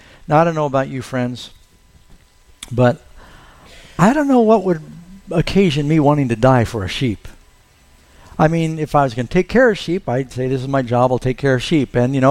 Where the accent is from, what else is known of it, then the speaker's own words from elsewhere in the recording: New York City, New York, United States; And I have to say, I was 19 years old. I grew up in New York City.